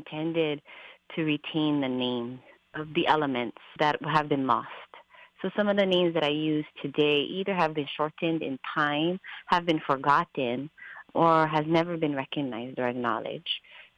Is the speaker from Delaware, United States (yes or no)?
no; Molokai, Hawaii, United States; as a Kanaka Maoli, as a Hawaiian woman, from Molokai.